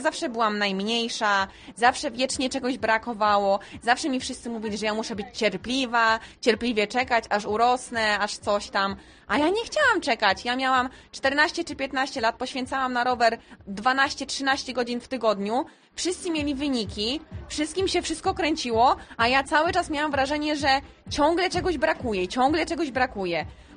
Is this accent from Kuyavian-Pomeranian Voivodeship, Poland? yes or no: yes; Okalewo, Kuyavian-Pomeranian Voivodeship, Poland; ja z Okalewa